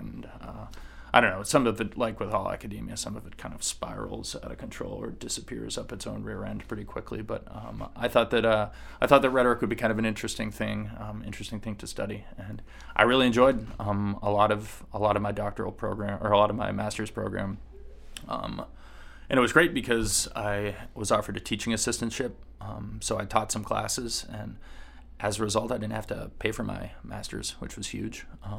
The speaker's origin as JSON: {"language": "English", "town": "Portland", "region": "Maine", "country": "United States", "tie": "born there", "said": "And I had lived in Portland in the past. I was born in Portland. I went to college in Maine."}